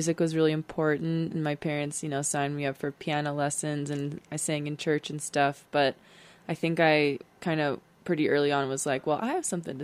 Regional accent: Minnesota, United States; I'm from Minnesota, so yeah, fruit falling from the trees is just

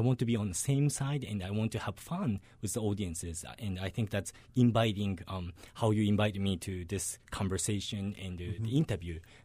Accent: Japan; English is a second language; moved away; And I came from Japan 7 years ago.

